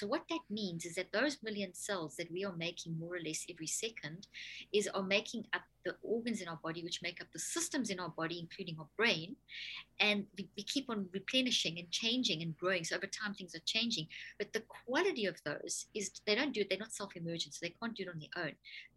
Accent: South Africa; now in United States; growing up in South Africa and working through the apartheid era and the transition and the post-apartheid and living in the States

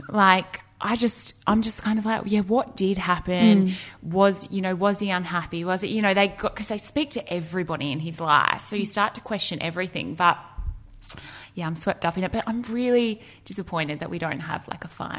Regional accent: Melbourne, Victoria, Australia; I grew up in Melbourne, eastern suburbs of Melbourne

